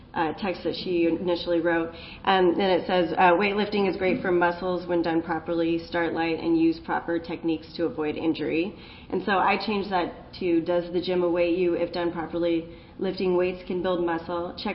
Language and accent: English; Seattle, Washington, United States; I'm from Seattle, so.